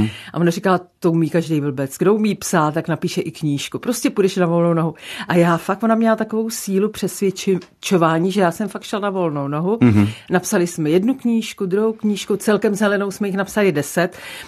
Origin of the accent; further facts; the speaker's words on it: Benešov, Central Bohemian Region, Czechia; protože jsem se tam narodila, prožila jsem tam dětství, tak je Benešov u Prahy.